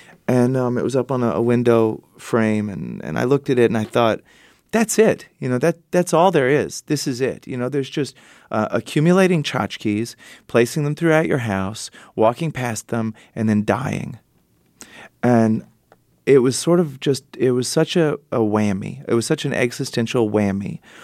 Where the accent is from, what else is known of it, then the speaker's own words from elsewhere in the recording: Texas, United States; But even though I grew up in Texas, I know you're not allowed to call women girls.